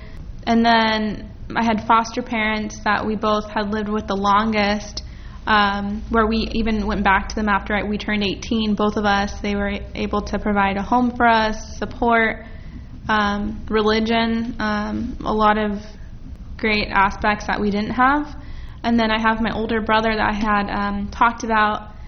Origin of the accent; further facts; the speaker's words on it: San Bernardino, California, United States; now in San Diego, United States; I am originally from San Bernardino, so I moved here with my older brother and his wife and kids